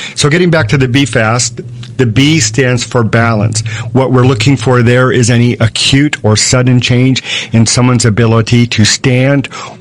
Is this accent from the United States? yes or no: yes; Pearl City, Hawaii, United States; Yeah, I grew up in Pearl City. I work at Palimomi.